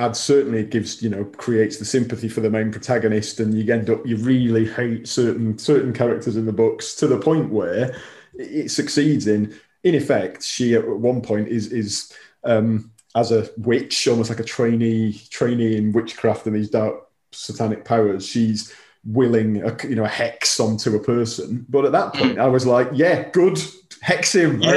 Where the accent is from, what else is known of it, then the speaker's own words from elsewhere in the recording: Wigan, North West England, United Kingdom; because I'm Northern, obviously I'm from Wigan